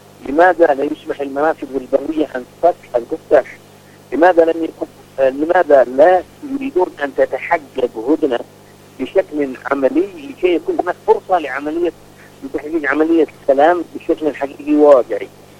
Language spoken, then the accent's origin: Arabic; Yemen; بلدنا اليمن